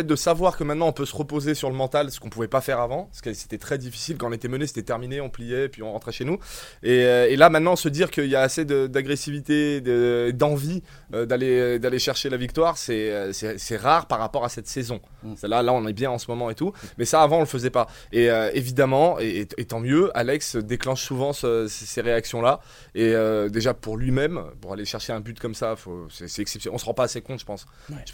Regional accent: Lyon, Auvergne-Rhône-Alpes, France; moi, je suis un enfant du pays, donc voilà. Mm. Voilà, j'ai réussi à aller au-delà de Lyon, mais je suis un Lyonnais, un 6-9 lettrique à vie.

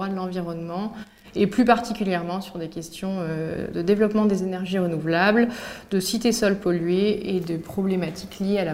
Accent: Brittany, France; Donc, je suis bretonne

